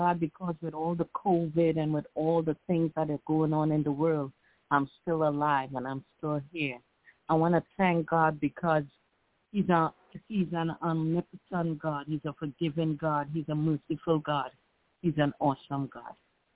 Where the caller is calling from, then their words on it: New York, United States; I'm calling from New York